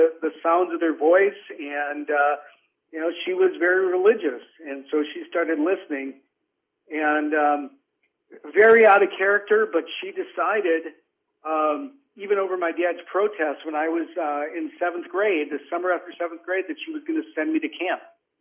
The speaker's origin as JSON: {"language": "English", "region": "Wisconsin", "country": "United States", "tie": "born or raised there", "said": "I'm the youngest of eight kids. I grew up in Wisconsin. My family was Catholic."}